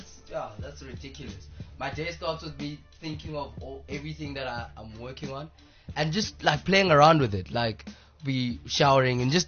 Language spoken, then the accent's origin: English; Polokwane, Limpopo, South Africa; I mean, I'm from Polokwane, Flora Park.